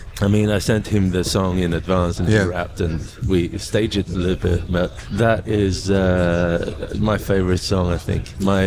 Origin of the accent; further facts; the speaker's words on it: Sweden; It's in Swedish, and I come from Sweden.